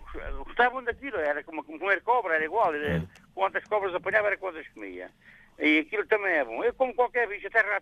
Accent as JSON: {"language": "Portuguese", "town": "Proença-a-Nova", "region": "Castelo Branco", "country": "Portugal", "said": "Proença Nova, que é aqui a minha zona. Eu sou do Conselho de Proença"}